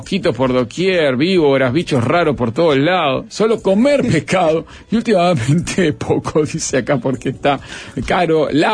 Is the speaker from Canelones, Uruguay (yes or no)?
yes; Tala, Canelones, Uruguay; de chico vivía en Tala. Me encantaba ir de pesca con mis amigos a los arroyos y el río Santa Lucía.